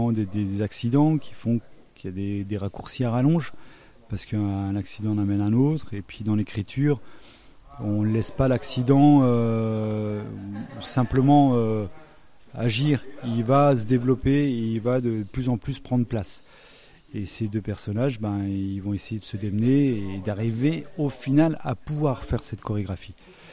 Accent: Bourgogne-Franche-Comté, France; des choses par chez moi, dans le Doubs.

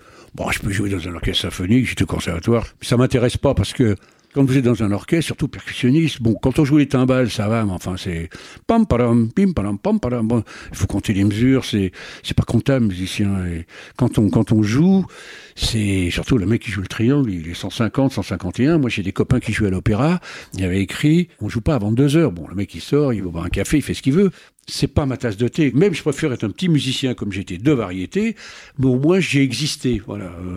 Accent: Paris, Île-de-France, France; born there; parce que moi je suis né à Paris

